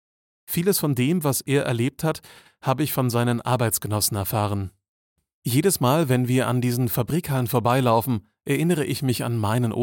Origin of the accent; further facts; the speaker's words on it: Germany; Dass Deutschland meine Heimat ist, habe auch ich der Geschichte meines Großvaters zu verdanken, der als einer dieser hunderttausenden Gastarbeiter einst nach Düsseldorf kam und hier geblieben ist.